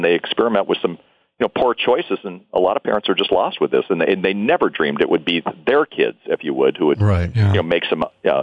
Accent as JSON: {"language": "English", "town": "Anaheim", "region": "California", "country": "United States", "tie": "born or raised there", "said": "I grew up in Anaheim, but you know, the years where we grew up in the shadows of Disneyland were so different than what kids are going through today."}